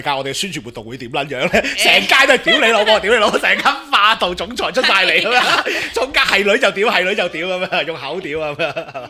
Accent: China; 我哋中國人要努力，係嘛？將來都有機會

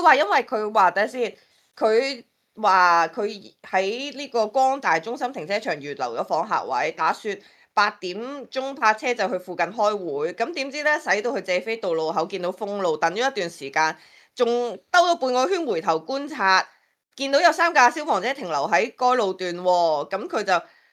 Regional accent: Hong Kong; 我咪就話作為一個香港人，我理解唔到點解佢會逆線行車咯。

